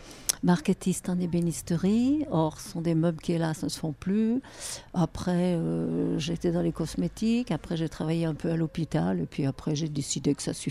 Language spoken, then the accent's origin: French; Auvergne-Rhône-Alpes, France; Je suis d'origine de Haute-Savoie.